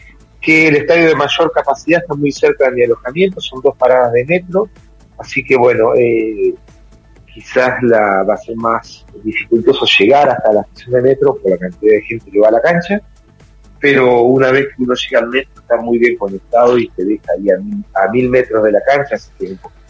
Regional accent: Gualeguaychú, Entre Ríos, Argentina; Luego se volvieron ellos a Buenos Aires, bueno, a Gualeguaychú, somos de Gualeguaychú

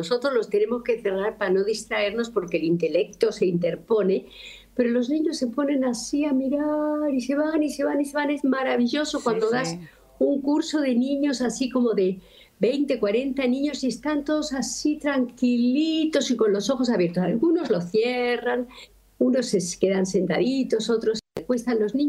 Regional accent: Spain; porque yo, siendo española, he dicho

